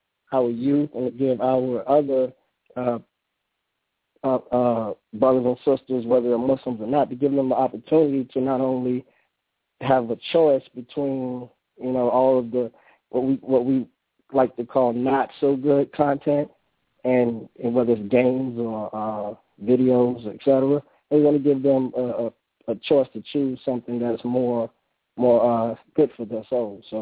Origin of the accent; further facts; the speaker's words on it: Winston-Salem, North Carolina, United States; also born or lived in Harlem; now in Charlotte, United States; I'm also from Winston-Salem, North Carolina, born and raised. Went to college in 1998 at UNC Charlotte, and I spent some time there. I actually call the QC my new home now.